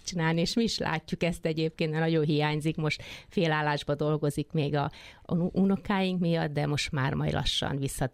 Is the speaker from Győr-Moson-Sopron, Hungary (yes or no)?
no; Érd, Pest, Hungary; born there; mert én érdi születésű vagyok